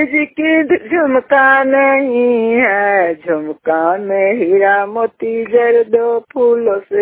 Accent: Bihar, India; छोटी मौसी के रहने वाले हैं, थाना हिलसा जिला नंदा के नवासी हूँ।

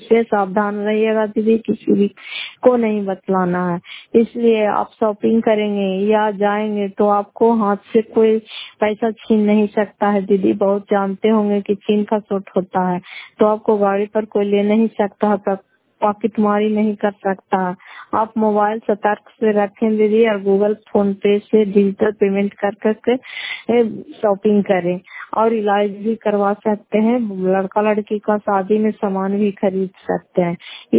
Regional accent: Bihar, India; घर का तेपुर पंचायत मकरौता, जिला नालंदा, कराकसरा ब्लॉक की निवासी हूँ।

